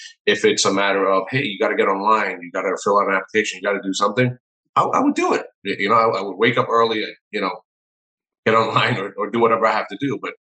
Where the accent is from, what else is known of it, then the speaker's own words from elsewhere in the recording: New York City, New York, United States; I grew up in New York City, and I'm a product of the public school system.